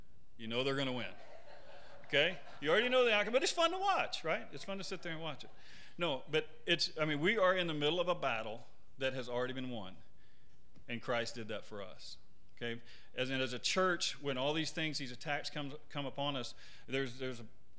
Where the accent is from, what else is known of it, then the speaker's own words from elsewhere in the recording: the South, United States; Or you can be a church like I grew up with down in the South, the Southern Baptist, a church of truth